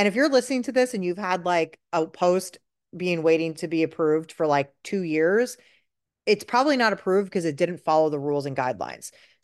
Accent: New York City, New York, United States; I grew up in New York City. There weren't a lot of Tupperware parties happening.

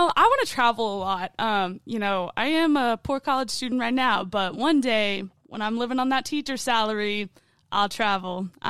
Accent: Alpine, Texas, United States; So I'm from Alpine, middle of nowhere, Texas.

